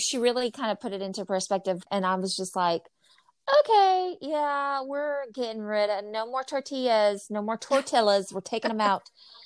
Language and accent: English; Corpus Christi, Texas, United States; because I'm from Corpus Christi.